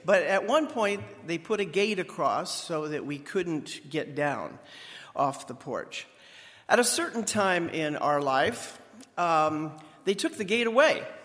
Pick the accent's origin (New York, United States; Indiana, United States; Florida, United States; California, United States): Indiana, United States; Goshen; I grew up in Goshen, Indiana.